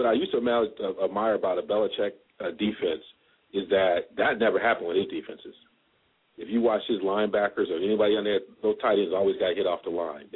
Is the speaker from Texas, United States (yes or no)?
no; Ann Arbor, Michigan, United States; also born or lived in Wisconsin; You know, y'all know I worked at, you know, Wisconsin, but I grew up in Ann Arbor, and I like Brady.